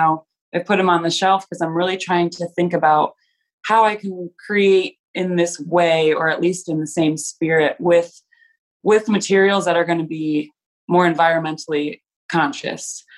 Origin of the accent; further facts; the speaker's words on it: Stratford, Connecticut, United States; now in Albany, United States; I grew up in Stratford, Connecticut, so about 2.5 hours away from here. I moved to Albany in 2007 to pursue my BFA